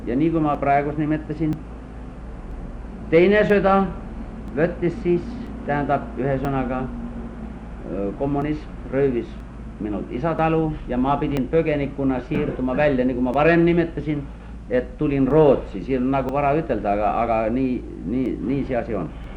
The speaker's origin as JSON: {"language": "Estonian", "town": "Võhma", "region": "Saare County", "country": "Estonia", "tie": "born or raised there", "said": "Mina olen sündinud Saaremaal Mustjal vallas Võhma külas. Annuse talus."}